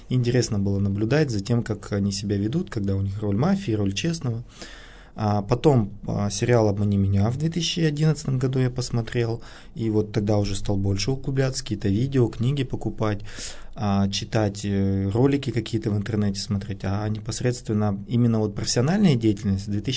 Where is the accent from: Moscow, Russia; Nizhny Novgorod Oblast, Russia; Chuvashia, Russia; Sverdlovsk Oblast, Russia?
Sverdlovsk Oblast, Russia; Nizhny Tagil; now in Yekaterinburg, Russia; я сам из Нижнего Тагила, ну, сейчас живу в Екатеринбурге, но до сих пор не выписался